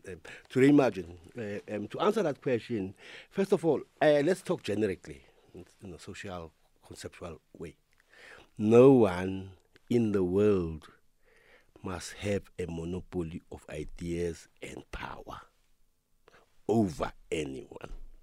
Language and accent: English; South Africa; I'm South African.